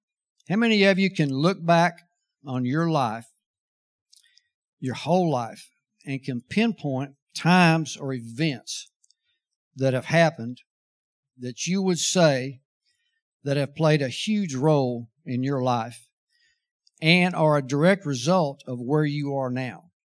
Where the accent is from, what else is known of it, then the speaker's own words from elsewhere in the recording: Austin, Texas, United States; But so I grew up in Austin, Texas, and up until the third grade, I guess, we lived over by the university.